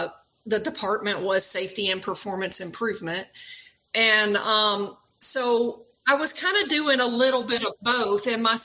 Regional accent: Tennessee, United States; Oh, I grew up outside of Nashville, so I missed the green.

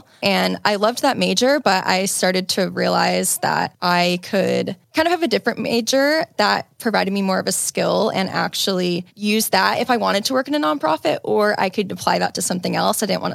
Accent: Indiana, United States; With that, I am originally from Indiana. I'm from outside of Chicago. I call it like the Jersey of Chicago because no one would know where it is.

